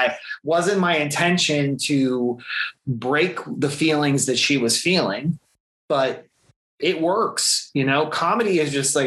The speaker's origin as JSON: {"language": "English", "region": "New Jersey", "country": "United States", "tie": "born or raised there", "said": "I grew up in central New Jersey. Typically there is an argument in New Jersey as to there is no central."}